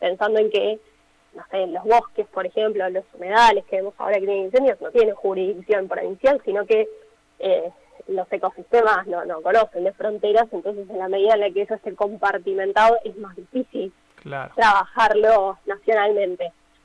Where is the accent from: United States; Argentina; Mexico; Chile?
Argentina; Buenos Aires; No sé, yo soy de Buenos Aires, tenemos el Riachuelo que está súper contaminado.